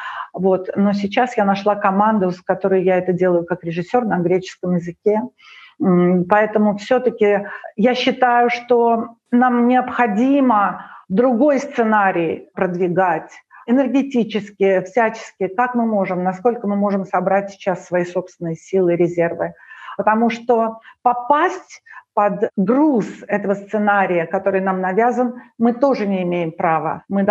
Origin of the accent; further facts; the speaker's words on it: Ukraine; Украина — это для меня нежность, это сердечность, это тонкость, это восприятие другого человека как равного. Не было у нас